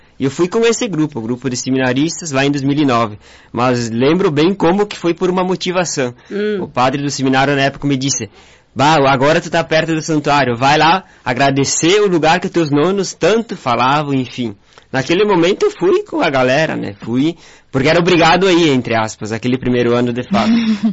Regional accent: Nova Araçá, Rio Grande do Sul, Brazil; now in Caxias do Sul, Brazil; Foi em 2009, quando eu era natural, sou natural de Nova Araçá e me mudei para Caxias.

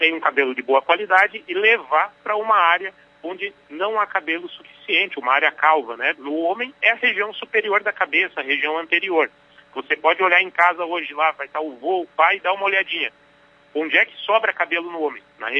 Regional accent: Passo Fundo, Rio Grande do Sul, Brazil; Mas eu sou de Passo Fundo, nasci em Passo Fundo.

